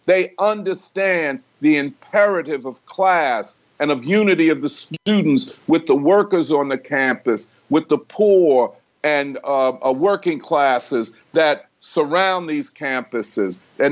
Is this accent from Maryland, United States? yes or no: no; Philadelphia, Pennsylvania, United States; But I'm from North Philadelphia, and of course, you know, a fight was on.